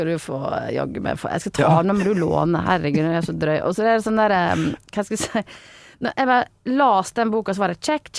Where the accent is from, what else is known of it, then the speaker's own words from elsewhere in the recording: Stryn, Vestland, Norway; men der jeg vokste opp, jeg sånn sentrumsjente da.